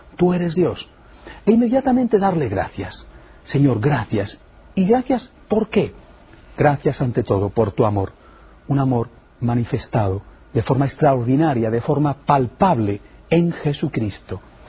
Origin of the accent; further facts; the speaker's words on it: Spain; Cuando yo era un joven sacerdote, y yo aún más un seminarista, estaba de moda, al menos en mi país, en España